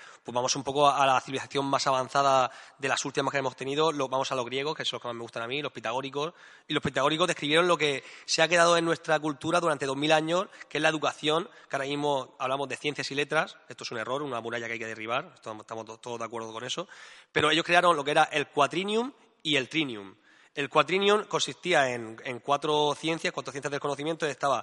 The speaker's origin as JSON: {"language": "Spanish", "town": "Murcia", "region": "Region of Murcia", "country": "Spain", "said": "Me ha costado un tiempo, yo que soy de Murcia, pero me ha costado más que los demás"}